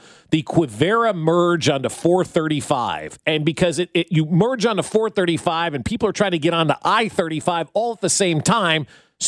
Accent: New Jersey, United States; When I grew up in New Jersey, we hated New Yorkers.

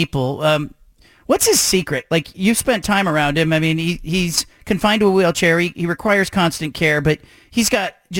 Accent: California, United States; I grew up in the Bay Area, and Charlie Wiedemeyer, who was a football coach at one of the Bay Area high schools, had ALS

